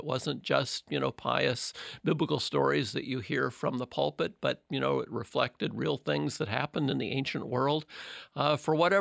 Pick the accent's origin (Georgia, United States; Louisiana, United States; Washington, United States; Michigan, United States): Michigan, United States; Detroit; also born or lived in St. Paul; So I'm definitely of good Midwestern stock. I was born in St. Paul, Minnesota, but grew up in the Detroit area. Went to college in Michigan